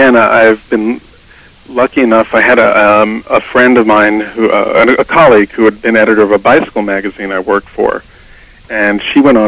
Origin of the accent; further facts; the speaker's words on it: New York City, New York, United States; I grew up in New York City, and I was very fascinated with newspapering.